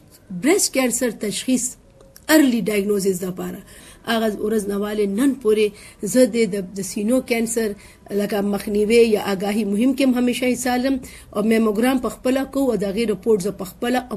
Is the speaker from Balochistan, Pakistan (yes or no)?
no; Khyber Pakhtunkhwa, Pakistan; ما اوم د دې خاورې ما اوم د دې په خاورې